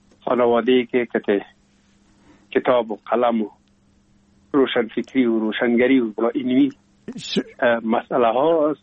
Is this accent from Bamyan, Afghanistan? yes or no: no; Kabul, Afghanistan; also born or lived in Pul-e Khumri; ما هم همراه مادرم با بابیم یا پدرم آمدیم به کابل و دیگه باز این کابل تقریبا دائمی همیشه باشنده شدیم.